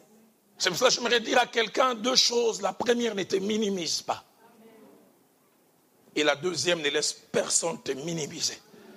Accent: Mbandaka, Équateur, DR Congo; Amenez-les pas très loin de chez moi, en Mbandaka.

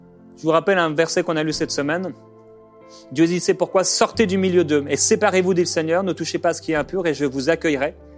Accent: Brittany, France; Je suis et je viens de la Bretagne et les Bretons sont têtus.

